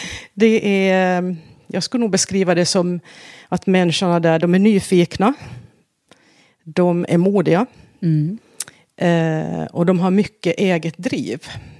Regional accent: Vaasa, Ostrobothnia, Finland; accent: Ostrobothnian; Då hamnar vi i Vasa i Finland, ja. Där jag växte upp, och det här är ju ett av de områdena i Finland som är tvåspråkiga, så att jag växer upp i en svensk familj, eller svensktalande familj heter det. Jag går också svensk skola hela min skoltid.

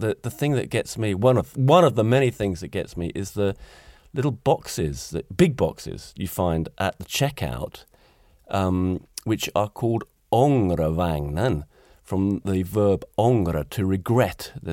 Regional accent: United Kingdom; But as a Brit and coming from a country which has an alcohol problem

